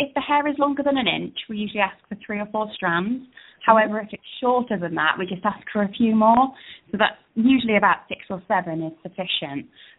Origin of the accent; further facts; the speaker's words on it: United Kingdom; We're British, after all.